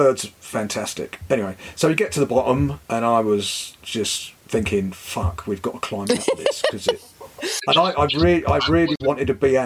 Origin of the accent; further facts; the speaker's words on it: England, United Kingdom; but for me as an Englishman, temperatures were insane.